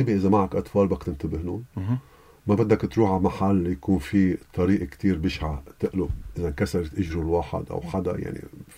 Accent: Lebanon; نحن كلبنانية

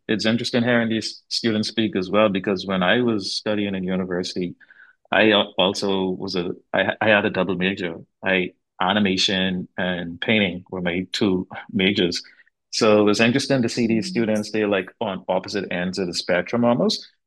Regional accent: Bahamas; I grew up in the Bahamas as an artist

